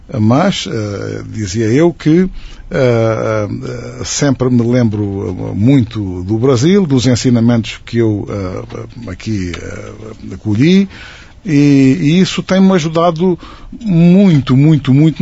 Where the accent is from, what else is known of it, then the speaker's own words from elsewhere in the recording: Portugal; now in Brazil; Quando eu vim de Portugal, foi uma altura muito difícil na nossa vida, ficámos sem os nossos bens